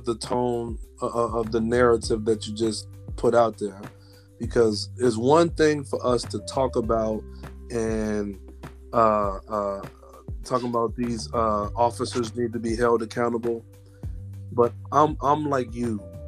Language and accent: English; Chicago, Illinois, United States; let's take in my hometown, Chicago